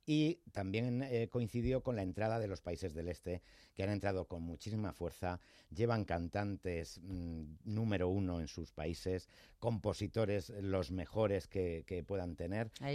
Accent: Spain; aquí los españoles somos tan tremendistas

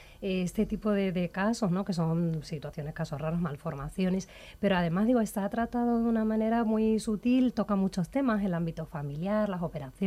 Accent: Andalusia, Spain; now in Madrid, Spain; Yo que soy andaluza pero vivo en Madrid

